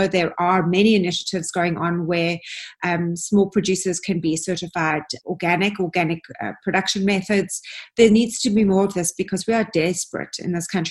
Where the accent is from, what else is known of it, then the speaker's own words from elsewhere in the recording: South Africa; to start getting us as a South African, not only the consumers, but producers